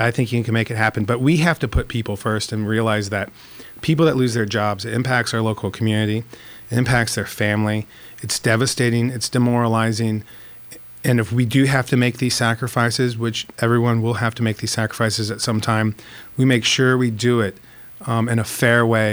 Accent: Ohio, United States; And I was grown in the Midwest. I'm originally from Ohio, where we were raised to treat people with respect

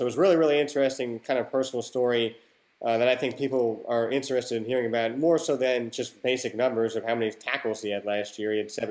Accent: New York, United States; also born or lived in New Jersey; But growing up in New York and New Jersey, I really couldn't listen to him at all

